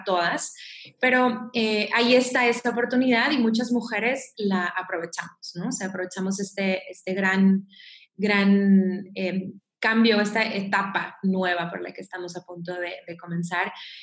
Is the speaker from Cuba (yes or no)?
no; Mexico; Soy mexicana, también soy psicóloga